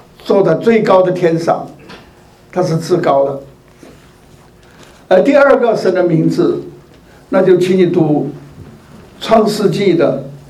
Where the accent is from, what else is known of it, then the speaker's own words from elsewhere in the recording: China; 上帝两个字是我们中国人的说法。